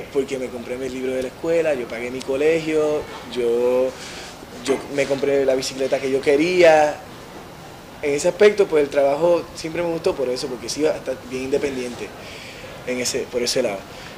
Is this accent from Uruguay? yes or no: no; Río Piedras, Puerto Rico; Aquí en Río Piedra me crié en University.